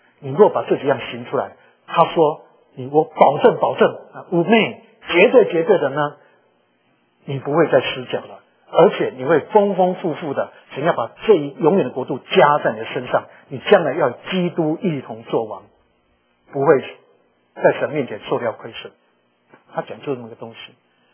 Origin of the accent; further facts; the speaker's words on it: New Jersey, United States; 调在New Jersey，因为那是我的家乡